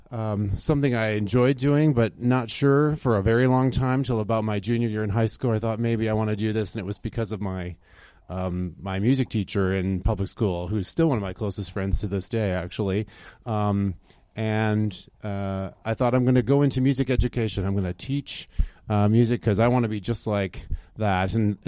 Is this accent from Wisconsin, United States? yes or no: no; Michigan, United States; I am a Midwestern I'm born and raised in Michigan, and so it's lovely balmy weather here in February for me.